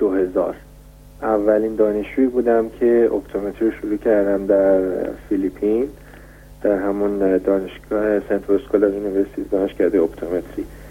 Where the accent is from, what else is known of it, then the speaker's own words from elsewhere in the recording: Iran; از اون چیزی که به هر حال ما از ایران اومدیم و به اونجا رفتیم